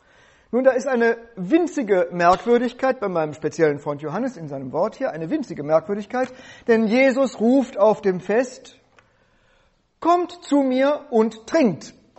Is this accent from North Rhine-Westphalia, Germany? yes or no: yes; North Rhine-Westphalia, Germany; denn bei uns in Westfalen heißt es, wenn die Großmutter das Enkelkind zu sich ruft: Komm mal bei die Oma.